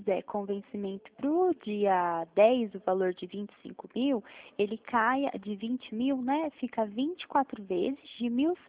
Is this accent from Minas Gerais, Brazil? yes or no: yes; Delfim Moreira, Minas Gerais, Brazil; now in São Paulo, Brazil; Eu moro aqui no interior de São Paulo, trabalho aqui na Central de Santander no interior, mas eu sou mineira, sou lá de Delfim